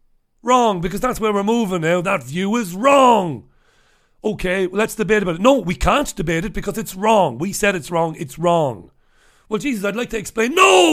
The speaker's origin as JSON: {"language": "English", "town": "Waterford", "region": "Munster", "country": "Ireland", "tie": "born or raised there", "said": "back in my hometown of Waterford"}